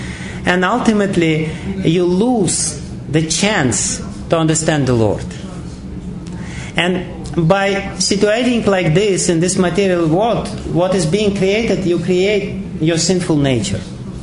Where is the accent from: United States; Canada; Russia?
Russia; You know, I'm coming from Russia, this is very much familiar example for me.